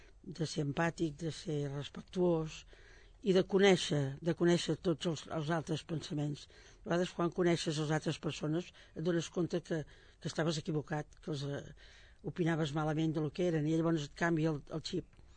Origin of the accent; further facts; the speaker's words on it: Manresa, Catalonia, Spain; moved away as an adult; now in Sabadell, Spain; jo no sóc sabadellenca, jo vaig néixer a Manresa, sóc manresana. Vaig venir a Sabadell quan em vaig casar, l'any 61.